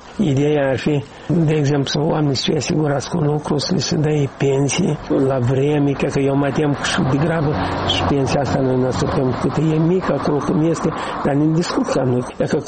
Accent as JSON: {"language": "Romanian", "town": "Chetrosu", "region": "Drochia District", "country": "Moldova", "said": "eu sunt de la Nord, de fapt, în Chetrosul Drochea."}